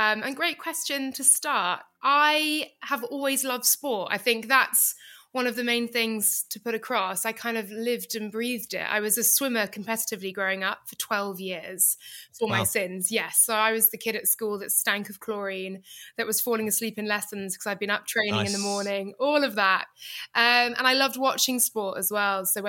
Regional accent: South West England, United Kingdom; I grew up in Gloucestershire, and I've moved around a fair bit, and I've still have moved back to where I grew up.

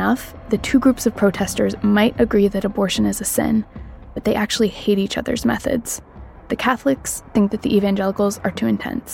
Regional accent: Lawrence, Kansas, United States; From growing up in Lawrence, I know that defining yourself against the rest of the state can really shape a community's identity.

